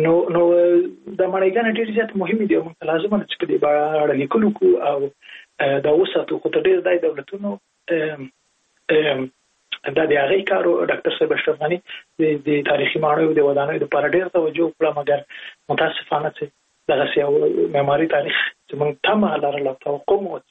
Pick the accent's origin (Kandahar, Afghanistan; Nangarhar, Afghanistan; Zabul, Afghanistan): Nangarhar, Afghanistan; Jalalabad; زه په جلال آباد کې لوی سوی